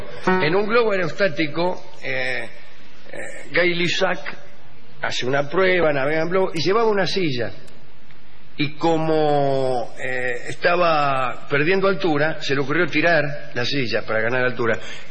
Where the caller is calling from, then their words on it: Montevideo, Uruguay; soy de Montevideo, tengo 20 años.